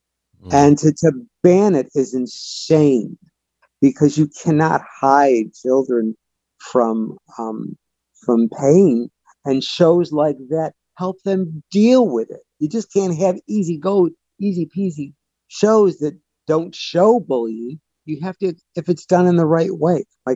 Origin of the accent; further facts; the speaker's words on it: Rochester, New York, United States; I'm in Rochester, New York for the holidays, my hometown, which is where I have my experiences of Christmas in the 60s and 70s in which the book is based on.